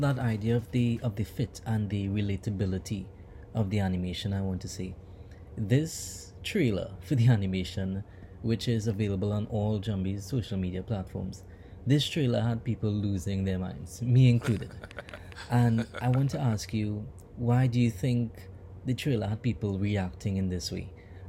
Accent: Trinidad & Tobago; a soon-to-be-released animation created in my home country, Trinidad and Tobago.

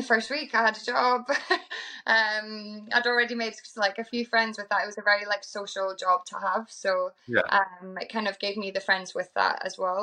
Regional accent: Edinburgh, Scotland, United Kingdom; moved away as an adult; now in London, United Kingdom; So I'm originally from Edinburgh and I moved to London around 5.5 years ago. So I was 21 at the time.

